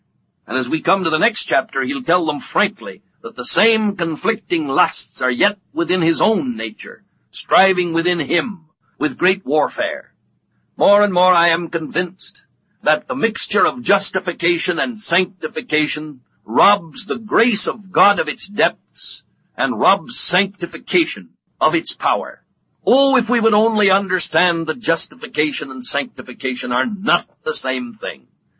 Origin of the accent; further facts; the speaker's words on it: California, United States; When I was a small boy, I was brought up in California